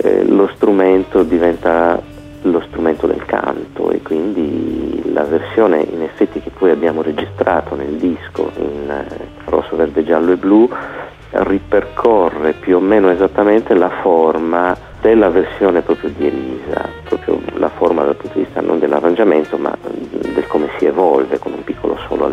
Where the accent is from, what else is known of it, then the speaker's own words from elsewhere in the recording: Sardinia, Italy; born there; sono nato a Bettiga, che vengo da una famiglia di contadini e di pastori, e il fatto che la Sardegna non era, perlomeno, non lo è tuttora, per certi versi, un luogo metropolitano